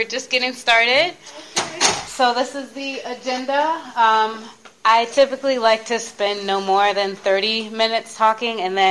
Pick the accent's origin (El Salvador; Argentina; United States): United States; Ann Arbor, Michigan; born there; moved away as an adult; also born or lived in New Orleans; now in Washington, D.C., United States; I'm based in the Washington, D.C. area right now. I was born in Ann Arbor, Michigan, but really don't like the winter, so my mom's from the South, so as soon as I graduated high school, literally 3 days after